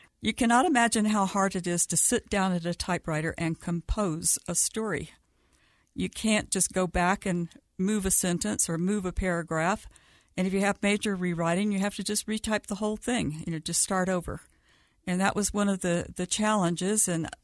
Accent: Georgia, United States; My home state of Georgia had one stake in Atlanta, and now there are several stakes in the Atlanta area, as well as a temple. In my little hometown, I grew up in a town that had about 800 people called Uvalde

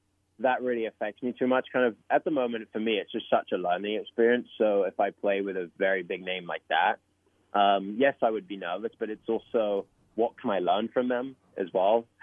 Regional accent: London, United Kingdom; I grew up in London

